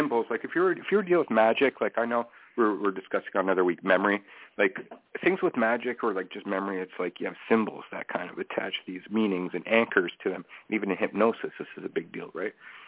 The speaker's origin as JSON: {"language": "English", "country": "Canada", "said": "as somebody who's an American, I'm a Canadian?"}